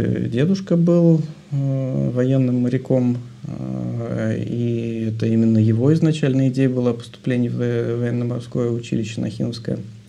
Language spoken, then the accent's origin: Russian; Saint Petersburg, Russia; Родился я в городе Ленинграде еще тогда, на тот момент. Можно сказать, что я коренной ленинградец, то есть дитя Советского Союза.